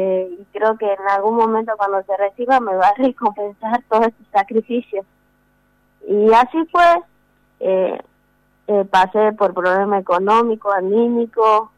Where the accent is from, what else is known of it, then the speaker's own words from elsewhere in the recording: Embarcación, Salta, Argentina; yo soy del barrio Matadero, vivo cerca de la ruta 34